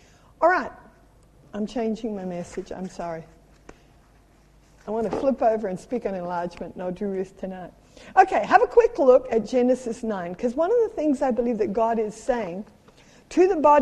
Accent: Australia; My heart is in England. Some ancestry is in New Zealand. I'm an Australian.

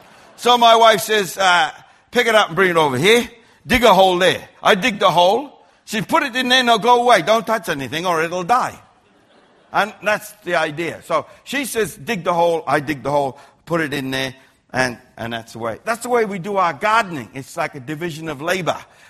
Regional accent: Australia; And being an Australian, that means I'm probably going to insult you

